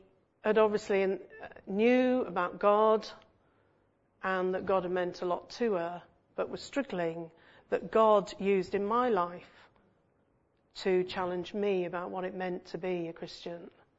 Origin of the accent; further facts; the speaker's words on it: North West England, United Kingdom; When I was at home then, where my parents lived, I could see Marple from my bedroom window.